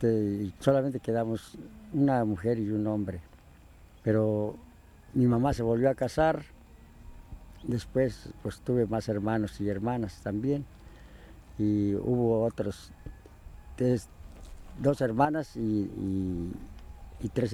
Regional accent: Cojumatlán, Michoacán, Mexico; born there; Yo nací en Cojumatlán, Michoacán, el día 28 de junio de 1931.

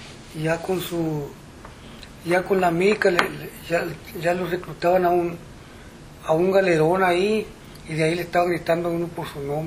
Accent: Sinaloa, Mexico; Y nosotros éramos 25 que salimos del estado de Sinaloa

